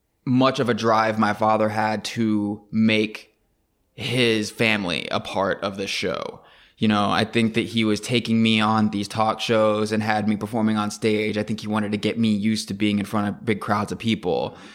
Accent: Michigan, United States; born there; So that's why I was born in Michigan.

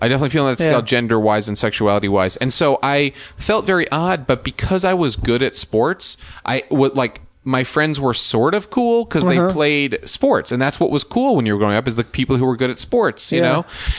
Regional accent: New York, United States; No, I grew up in Westchester, New York.

